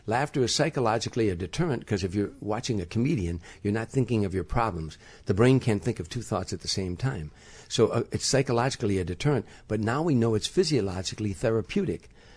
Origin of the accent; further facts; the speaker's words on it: Midwest, United States; Well, I'm a kid from the Midwest, and so was he.